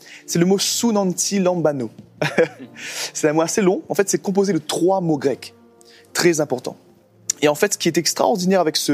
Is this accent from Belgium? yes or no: no; Réunion; C'est ça, je viens de l'île de la Réunion. J'ai 28 ans.